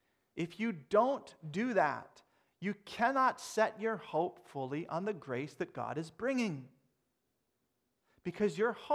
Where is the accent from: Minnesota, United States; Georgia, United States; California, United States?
Minnesota, United States; I hate mosquitoes, mostly because I'm from Minnesota.